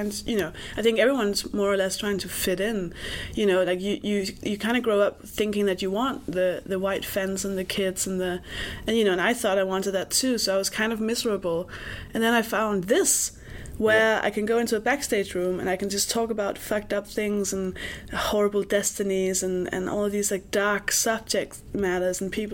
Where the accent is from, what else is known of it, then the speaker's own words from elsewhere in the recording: Denmark; But then when you're in England and you say, "Oh, I'm from Denmark,"